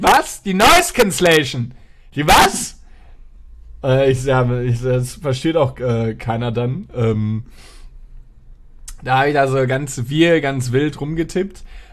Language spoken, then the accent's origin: German; Dortmund, North Rhine-Westphalia, Germany; ich war in meiner Heimatstadt in Dortmund.